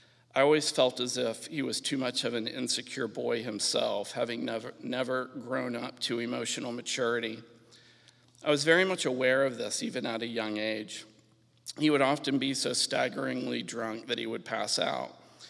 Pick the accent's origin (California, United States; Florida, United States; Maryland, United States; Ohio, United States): Florida, United States; Orlando; to Orlando, Florida, where we lived through college. I loved Orlando and will always consider it my hometown.